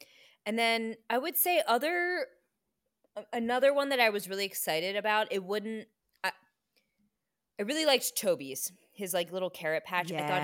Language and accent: English; Pennsylvania, United States; I grew up in Pennsylvania, so we had a bunch of tasty cake products.